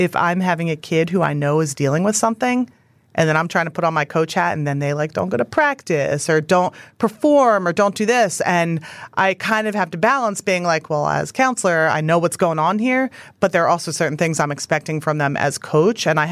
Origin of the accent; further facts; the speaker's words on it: Philadelphia, Pennsylvania, United States; which was something that was important to me growing up in Philadelphia, going to Central, which is a very diverse school.